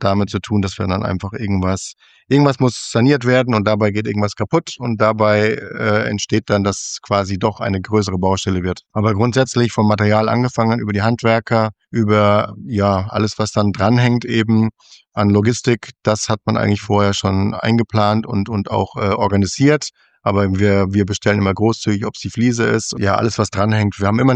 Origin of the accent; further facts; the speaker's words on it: Bavaria, Germany; Das war ja das bei mir im Fränkischen. Also wir waren ja eher sehr bodenständig und sehr rustikal.